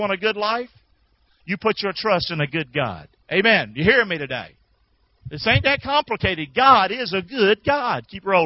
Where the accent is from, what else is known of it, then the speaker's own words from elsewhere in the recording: Rockingham, North Carolina, United States; Now, I'm from Rockingham. I never heard this word. I grew up my whole life.